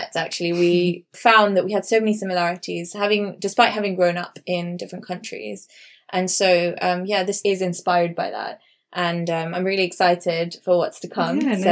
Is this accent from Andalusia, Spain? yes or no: no; Barcelona, Catalonia, Spain; now in London, United Kingdom; I grew up in Barcelona, and I'm of Sindhi heritage